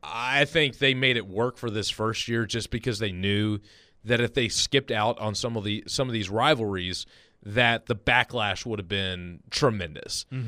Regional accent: Louisville, Kentucky, United States; I grew up in Louisville. I grew up, you know, really following the Big East, and when they moved over to the ACC, that was more or less what I kept up with.

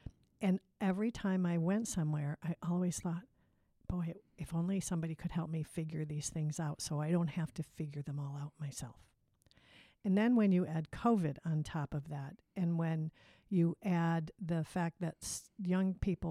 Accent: New York, United States; also born or lived in Minnesota / Michigan / Maine / Kentucky; And I grew up in New York State, central New York.

